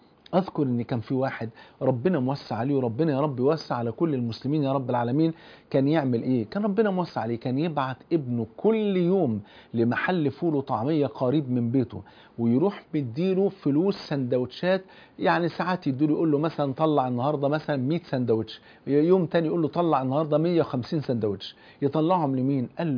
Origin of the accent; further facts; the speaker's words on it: Cairo, Cairo Governorate, Egypt; في وسط البلد عندنا في القاهرة.